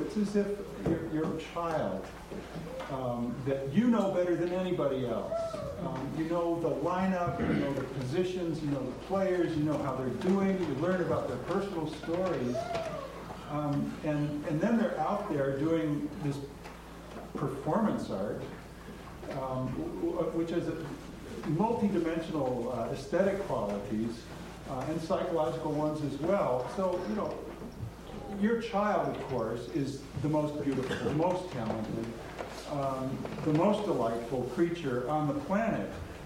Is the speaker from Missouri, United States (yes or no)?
yes; St. Louis, Missouri, United States; Well, I care about baseball because I think I was brought up in St. Louis. I was a big Cardinal fan